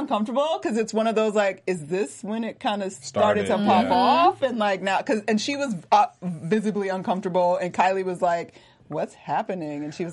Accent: the South, United States; Whereas I understand, because I'm from the South, I got some country cousins, I understand.

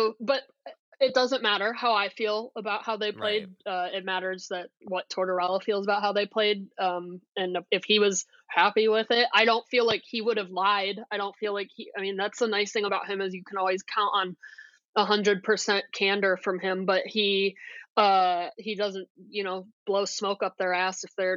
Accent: Toledo, Ohio, United States; My Red Wings, that was who I was a fan of growing up in Toledo and being friends with Gordie Howe's grandchildren.

